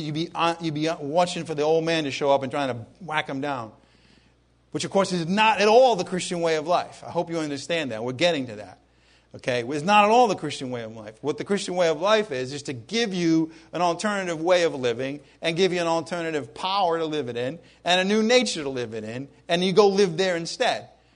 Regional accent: Ireland; Because, you know, I'm Irish.

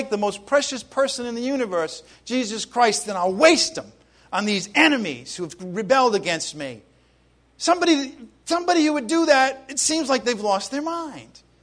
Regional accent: Ireland; because I'm Irish and, you know, negative

